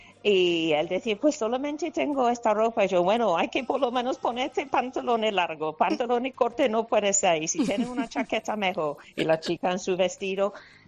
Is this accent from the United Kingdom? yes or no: yes; Cheltenham, South West England, United Kingdom; Spanish is a second language; Pues mi familia es de la ciudad de Bristol. Uh-huh. Y yo crecí en una ciudad pequeña cerca de ahí, Cheltenham, entonces en el oeste de Inglaterra.